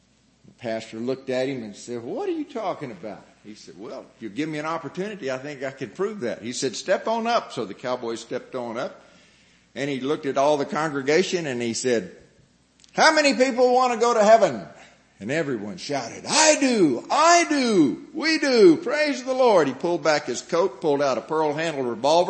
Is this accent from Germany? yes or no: no; Houston, Texas, United States; As Brother Matt said … I come from Houston, Texas.